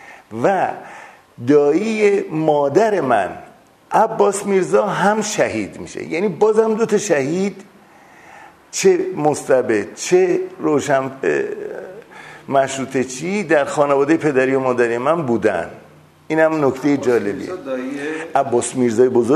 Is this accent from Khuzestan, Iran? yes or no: no; Tehran, Tehran Province, Iran; born there; first language Azerbaijani; من متولد تهرانم اما تو خانواده ما ترکی صحبت میگردم